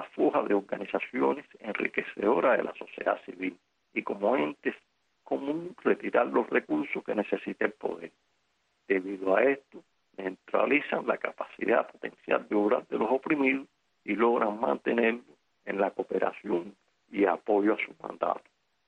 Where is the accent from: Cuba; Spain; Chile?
Cuba; como cubanos debemos estar orgullosos